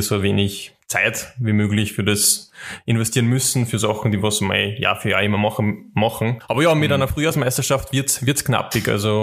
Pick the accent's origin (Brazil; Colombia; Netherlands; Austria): Austria; Schwertberg, Upper Austria; und in Schwertberg, also in meiner Heimatstadt.